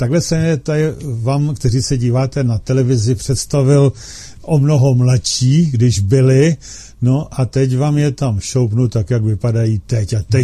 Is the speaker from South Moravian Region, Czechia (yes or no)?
no; Plzeň, Plzeň Region, Czechia; my tu nejsme ve stejném studiu, i když jsme z Plzně všichni. Každý jsme doma prostě, takhle to máme zařízený, jo? Takže nejsme ve stejném studiu, ale každý doma, ale všichni z Plzně.